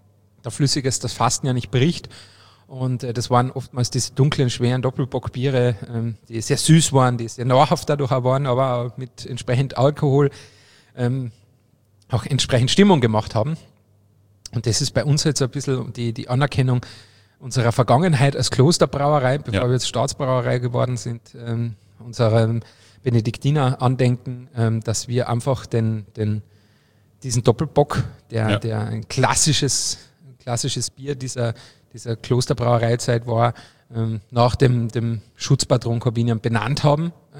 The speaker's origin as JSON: {"language": "German", "town": "Obervellach", "region": "Carinthia", "country": "Austria", "tie": "born or raised there", "said": "mein Heimatort Oberfellach im Mölltal ist ja Partnergemeinde der Stadt, genau, Freising"}